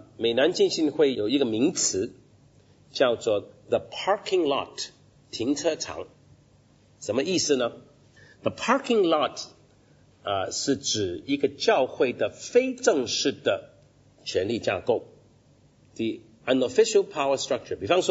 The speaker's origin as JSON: {"language": "Chinese", "country": "Hong Kong", "said": "我是香港人，很明显就会有这种的发展"}